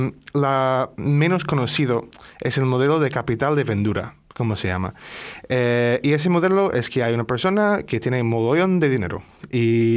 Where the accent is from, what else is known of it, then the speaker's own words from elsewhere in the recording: Seattle, Washington, United States; Spanish is a second language; now in Vitoria-Gasteiz, Spain; yo soy de Estados Unidos y he estado aquí ya en Gasteiz desde hace varios años